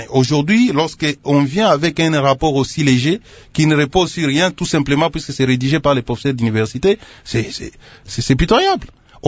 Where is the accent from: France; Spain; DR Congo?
DR Congo; Donc, nous savons comment ça fonctionne. Nous sommes tous des Congolais.